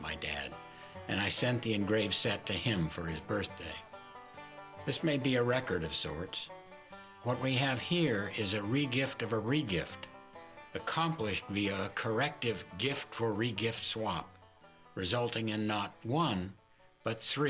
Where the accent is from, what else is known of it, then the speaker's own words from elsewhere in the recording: Shutesbury, Massachusetts, United States; from Shutesbury, Massachusetts.